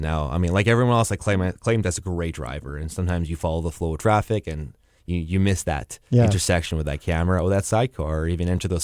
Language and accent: English; Winnipeg, Manitoba, Canada; moved away; So myself, you're born and raised in Winnipeg, having left, been part of the innovation scene, trying different things